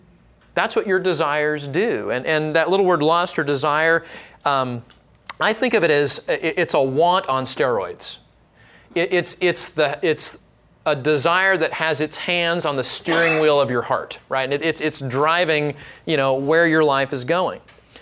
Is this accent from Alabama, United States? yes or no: no; California, United States; growing up in Orange County, we would go down to Corona or Newport or Huntington, and we would body surf, we'd bodyboard, play volleyball, the whole nine yards